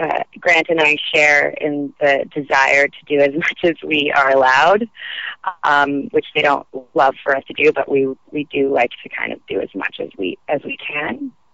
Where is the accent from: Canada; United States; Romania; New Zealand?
Canada; Montreal, Quebec; We're both from Montreal.